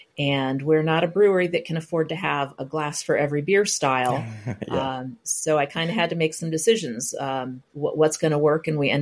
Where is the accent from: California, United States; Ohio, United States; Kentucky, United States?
Ohio, United States; Columbus; Once I moved back to my hometown of Columbus, Ohio, I started exploring breweries because so much had changed in the time that I was gone.